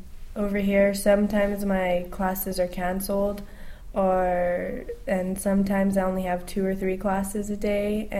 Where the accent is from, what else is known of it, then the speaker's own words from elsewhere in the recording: New Mexico, United States; I come from New Mexico in the USA.